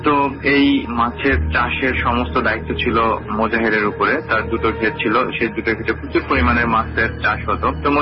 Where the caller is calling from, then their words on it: Jessore, Khulna Division, Bangladesh; From Jessore cantonment.